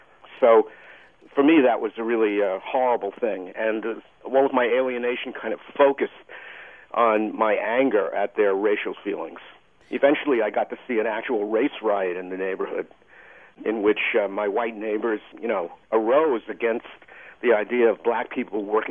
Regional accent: Bronx, New York, United States; It was the Bronx. No, you know, I mean, you know, it has this mythical status that you say, oh, I'm from the Bronx.

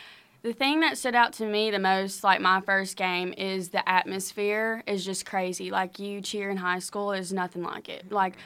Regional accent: Jonesboro, Arkansas, United States; I'm from Jonesboro, so I got really homesick and came home one weekend

